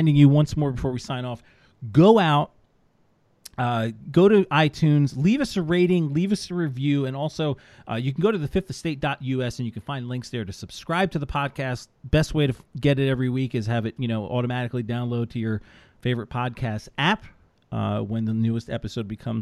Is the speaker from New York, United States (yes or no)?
yes; New York, United States; now in Atlanta, United States; I'm a New Yorker. I'm just like I'm originally from New York. I live in Atlanta now